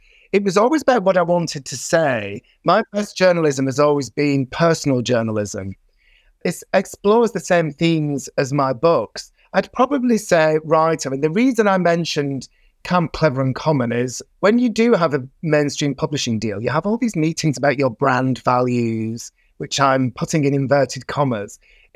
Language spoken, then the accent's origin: English; Bolton, North West England, United Kingdom; now in London, United Kingdom; But in terms of somewhere that defined me, I would probably pick my childhood home in Bradshaw, Bolton.